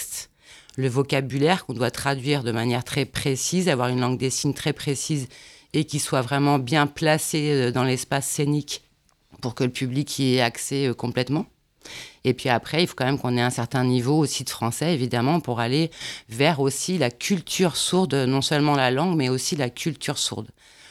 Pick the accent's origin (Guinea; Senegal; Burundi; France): France; une identité de sourd qui habite en France, évidemment. Nous, on est des Français.